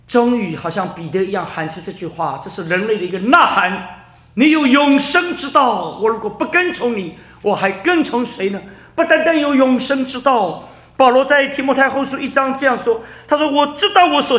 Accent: China; 对我们华人来说，对我们中国人来说，我们什么都经历过，

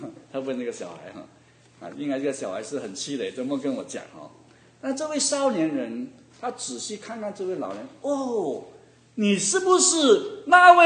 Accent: China; moved away; 以前或者说我们从中国来的也好

